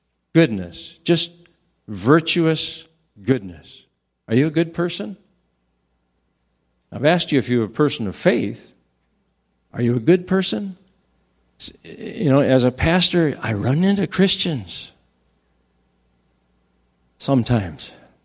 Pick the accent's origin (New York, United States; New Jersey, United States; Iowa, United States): Iowa, United States; Estherville; also born or lived in Seattle / Pittsburgh / Cokato; Came back to my hometown of Estherville and pastored there. Went out to Pittsburgh, Pennsylvania and pastored there. And went to Cokato, Minnesota and finished my ministry there 37 years altogether.